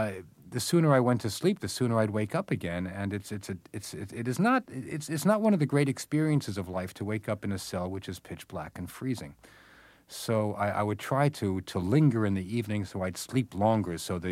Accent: United States; now in Tel Aviv, Israel; I was, in fact, and am, an American Jewish correspondent based in Tel Aviv.

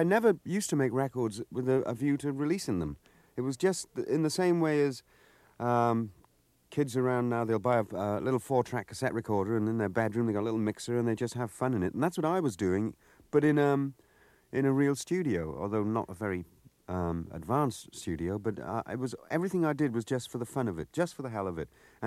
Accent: Cardiff, Wales, United Kingdom; Yeah, what it was just about 40 miles from my hometown of Cardiff.

